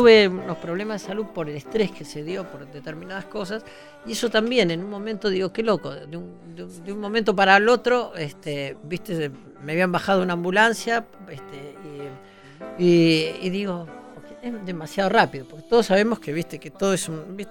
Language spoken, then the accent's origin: Spanish; Mercedes, Argentina; que es de mi pueblo, Mercedes.